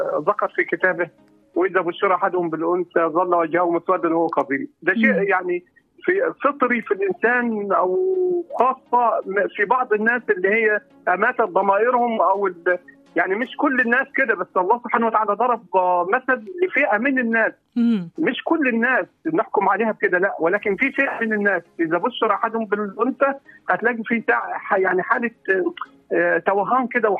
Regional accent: Upper Egypt, Egypt; تعالي شوف كده البلد عندنا في الصعيد

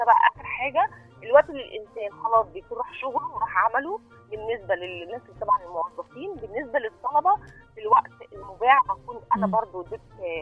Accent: Egypt; احنا شعب مصري

